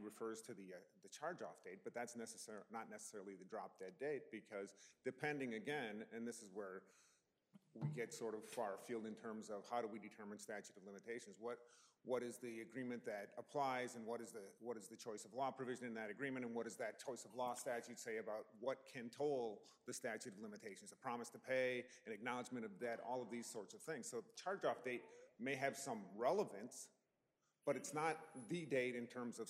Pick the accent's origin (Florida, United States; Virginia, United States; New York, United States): Florida, United States; Tampa; No, I'm from Tampa.